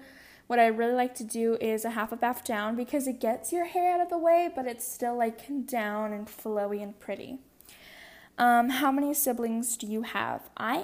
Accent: Phoenix, Arizona, United States; Where did you grow up? I grew up in Phoenix, Arizona.

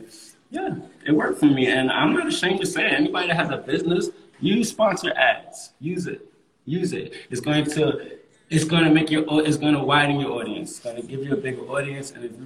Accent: New York City, New York, United States; also born or lived in Long Island; Born and raised in New York, yep. I'm from Queens, New York, and I'm from Long Island also. I moved to Long Island when I was about 16.

